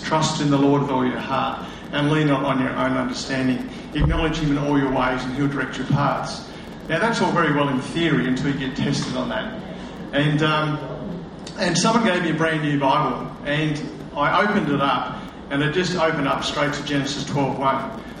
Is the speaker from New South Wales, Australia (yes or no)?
no; Tasmania, Australia; moved away as an adult; now in Perth, Australia; we arrived in Perth 3 or 4 years ago, and we're originally from Tassie.